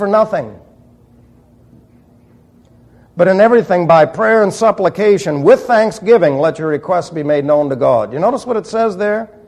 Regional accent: New York City, New York, United States; Now, I was raised in New York City. And so I could appreciate the thinking and the whole ideology of young people from New York City

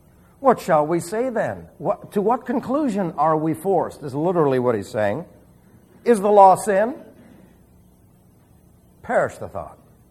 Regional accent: Arizona, United States; also born or lived in Long Island; I said, I'm from Arizona. Of course, they didn't know that I lived on Long Island, too, before that. But I didn't talk like one.

